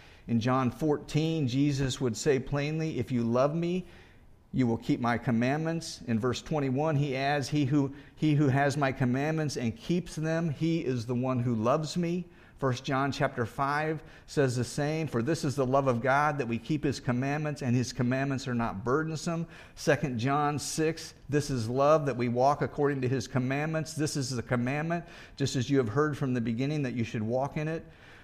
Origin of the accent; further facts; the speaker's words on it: United States; I'm an American. I get that.